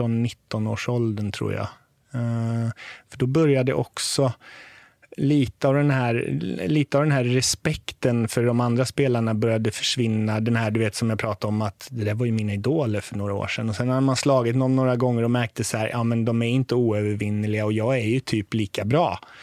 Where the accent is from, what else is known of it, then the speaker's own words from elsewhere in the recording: Tibro, Västra Götaland County, Sweden; i Tibro där jag kommer ifrån, en liten ort i Västergötland.